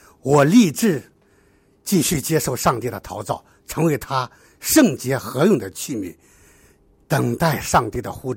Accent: Henan, China; 我是河南的

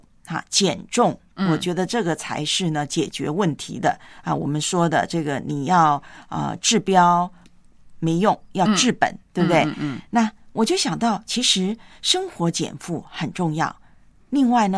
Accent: Taiwan; 之前我小时候在台湾老家读农村的小学也有这样

